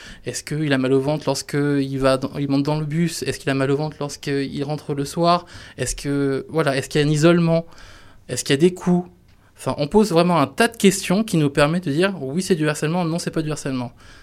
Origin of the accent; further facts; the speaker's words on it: Centre-Val de Loire, France; born there; Parce que je suis né dans le Loir-et-Cher, donc je voulais vraiment me concentrer sur là où je suis né